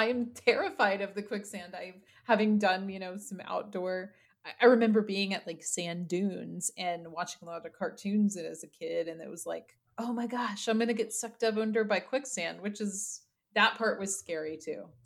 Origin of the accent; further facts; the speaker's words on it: United Kingdom; Even being British, to me, it feels like